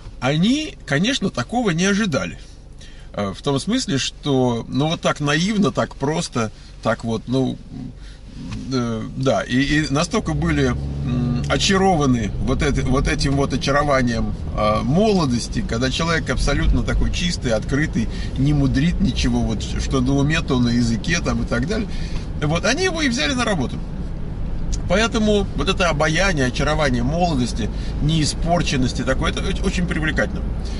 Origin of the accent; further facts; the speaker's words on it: Russia; я вот тут россиянин, живу в Калуге, собственно, мне нравится здесь